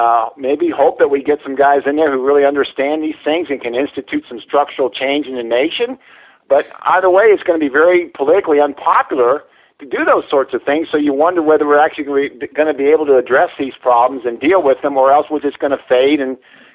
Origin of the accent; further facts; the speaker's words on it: United States; as an American citizen, I don't like to talk about things like that.